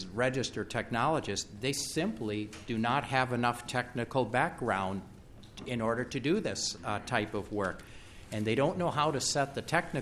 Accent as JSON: {"language": "English", "town": "Rochester", "region": "Minnesota", "country": "United States", "said": "I am from Rochester, Minnesota. I, like Linda, am a registered radiologic technologist. I have been a radiologic technologist in Minnesota for 37 years."}